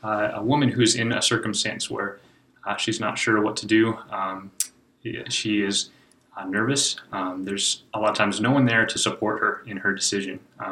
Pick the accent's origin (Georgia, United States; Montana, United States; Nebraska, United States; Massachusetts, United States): Nebraska, United States; Lincoln; I'm originally from Lincoln